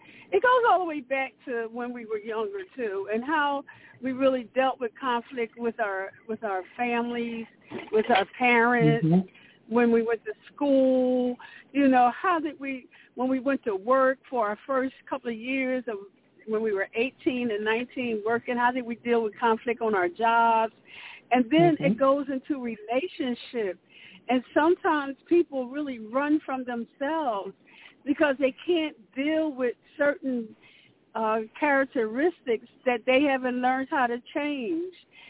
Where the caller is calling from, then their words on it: Pennsylvania, United States; From Pennsylvania, the blue state.